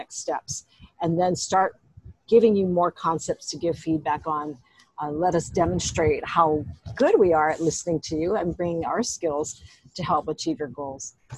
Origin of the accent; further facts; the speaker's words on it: Pearl City, Hawaii, United States; I grew up in Pearl City, it's the same way.